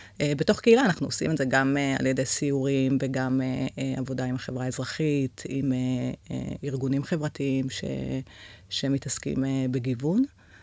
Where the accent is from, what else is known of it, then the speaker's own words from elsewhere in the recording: Krayot, Haifa District, Israel; born there; ונולדתי בקריות. אני בוגרת תואר שני כאן של אוניברסיטת תל אביב במדיניות ציבורית. התואר ראשון עשיתי באוניברסיטת חיפה. זהו, גרה בראשון לציון, אמא לשתי בנות.